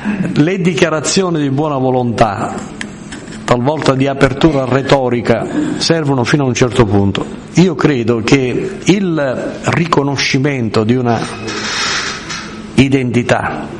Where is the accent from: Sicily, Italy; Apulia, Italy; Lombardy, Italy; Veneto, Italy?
Sicily, Italy; In sostanza, io sono un siciliano, ci sono molti miti sull'Etna, no?